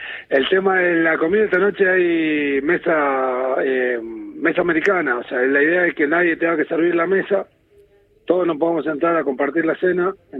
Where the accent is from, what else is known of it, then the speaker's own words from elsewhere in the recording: Río Gallegos, Santa Cruz, Argentina; vos que decías que soy de Río Gallego, te imaginás, conocés el tema del viento